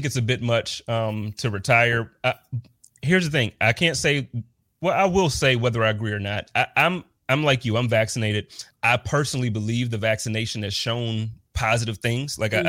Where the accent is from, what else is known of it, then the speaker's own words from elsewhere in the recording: Buffalo, New York, United States; I know I was born and raised in Buffalo. I know everybody likes to call me soft because of it.